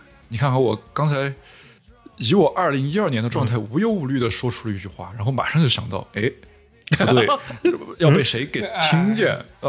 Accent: Sichuan, China; 用我们四川人最喜欢说的一句话说，就是可以。

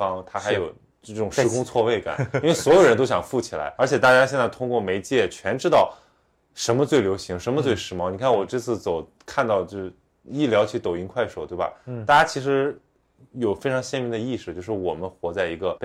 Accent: northern China, China; now in Southern China; 我作为一个北方人

